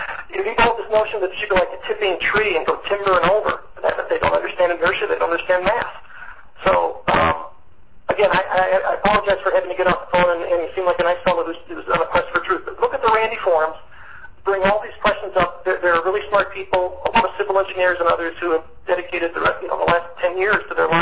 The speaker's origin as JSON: {"language": "English", "town": "Ann Arbor", "region": "Michigan", "country": "United States", "tie": "born or raised there", "said": "I grew up in Ann Arbor, Michigan, so I'm kind of familiar with that."}